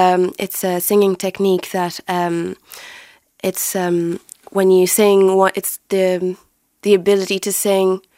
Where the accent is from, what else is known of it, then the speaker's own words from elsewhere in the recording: Tunisia; moved away as an adult; Yes, absolutely. I grew up in Tunisia. I was born there and I left when I was 18. So this is definitely a big part of my heritage.